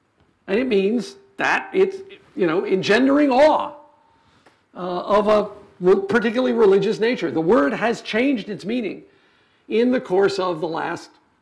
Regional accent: United States; born there; but the problem is I'm American by birth, and so the thing is made more complicated

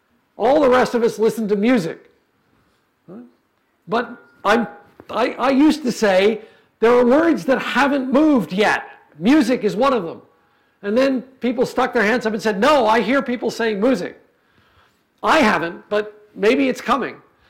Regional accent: United States; born there; but the problem is I'm American by birth, and so the thing is made more complicated

